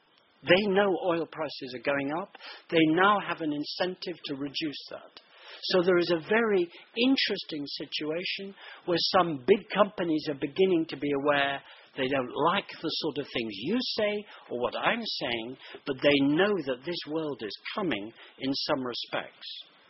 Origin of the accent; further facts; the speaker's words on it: Mumbai, Maharashtra, India; also born or lived in England; I'm white English, actually half Welsh, but I'm white British. I was brought up in India. My home city, Bombay, now Mumbai